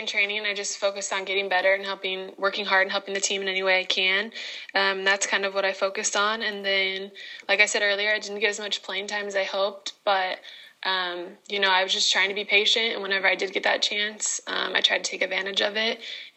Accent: Kansas City, Missouri, United States; I was drafted from my hometown team, which meant that I was already in Kansas City, starting in December.

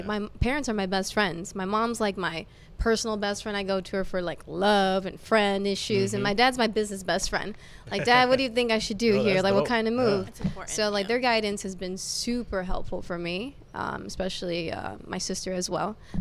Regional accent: Cicero, Illinois, United States; also born or lived in Chicago; Correct. I was born in Chicago. After I was born, my parents moved us to Cicero. Okay. They raised three kids there. We had my abuela in there. We had my tios in there. You know, typical Latino household, right?

